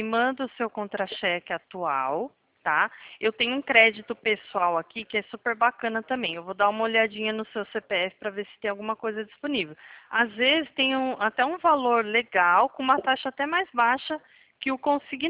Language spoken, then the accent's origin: Portuguese; São Paulo, Brazil; sou da sua região, sou de São Paulo, tá?